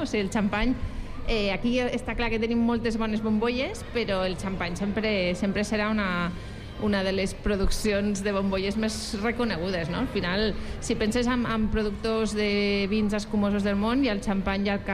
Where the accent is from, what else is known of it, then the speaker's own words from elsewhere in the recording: Catalonia, Spain; internacional com som els catalans